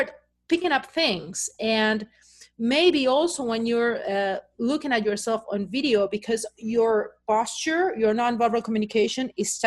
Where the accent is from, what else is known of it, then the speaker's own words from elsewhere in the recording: Brazil; also born or lived in Argentina; My family is British, but I was born and raised in South America, in Argentina and then Brazil.